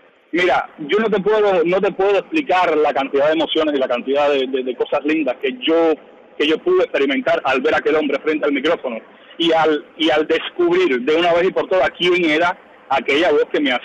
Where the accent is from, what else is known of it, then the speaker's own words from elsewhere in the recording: Camagüey, Cuba; esas emisoras de mi provincia, porque yo vengo de Camagüey, ¿no?